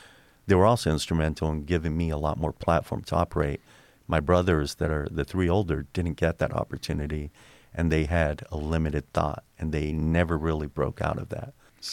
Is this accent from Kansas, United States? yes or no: no; El Monte, California, United States; So I grew up in down in California, El Monte, California, Montebello, the whole East Los Angeles area as a white-appearing Mexican